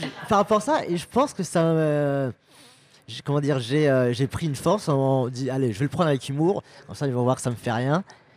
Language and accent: French; Djibouti; born there; je suis né à Djibouti, enfin de mer éthiopienne. Donc, c'est vraiment juste à côté. Donc, c'est vraiment la région du café.